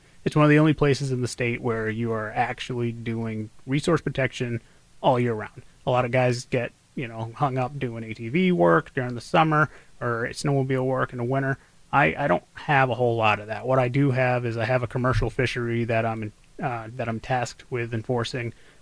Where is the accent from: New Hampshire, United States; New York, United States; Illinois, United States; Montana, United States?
New Hampshire, United States; Wilton; So I grew up hunting and fishing. I grew up in Wilton, New Hampshire.